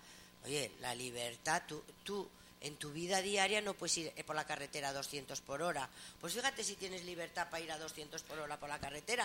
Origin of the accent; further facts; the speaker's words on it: Navarre, Spain; Somos españoles, somos navarros y ya está, y no hay más.